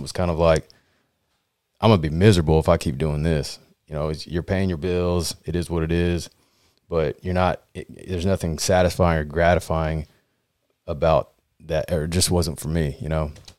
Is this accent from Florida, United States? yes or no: no; Texas City, Texas, United States; Yeah, I grew up in Texas City.